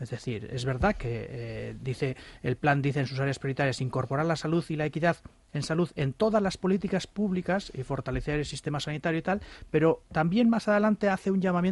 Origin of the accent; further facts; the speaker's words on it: Basque Country, Spain; Nosotros, como somos vascos, nos hemos marcado tres, no dos, sino tres.